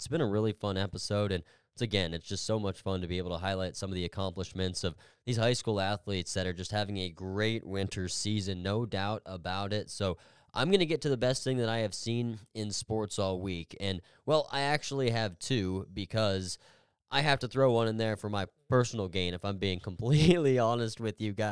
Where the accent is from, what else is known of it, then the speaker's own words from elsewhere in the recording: Erie, Pennsylvania, United States; I'm from Erie, Pennsylvania, about an hour and a half from Buffalo, New York.